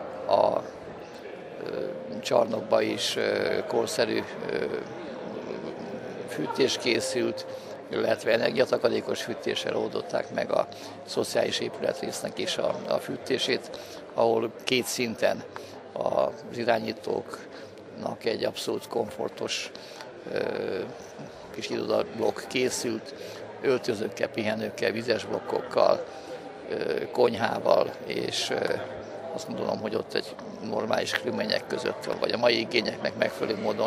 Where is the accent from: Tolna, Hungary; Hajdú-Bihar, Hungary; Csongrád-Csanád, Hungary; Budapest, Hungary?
Tolna, Hungary; Szekszárd; Nagy örömünkre szolgált, hogy szekszárdiak vagyunk, Szekszárdon dolgozhatunk, és végre itthon sikerült azért munkát nyerni